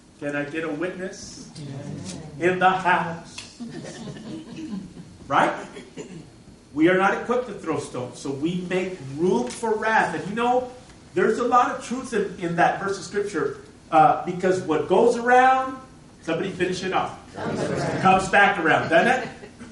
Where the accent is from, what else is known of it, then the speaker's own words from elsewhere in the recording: El Paso, Texas, United States; You know, I grew up in El Paso, Texas, and my dad used to plant a lot of trees in the front yard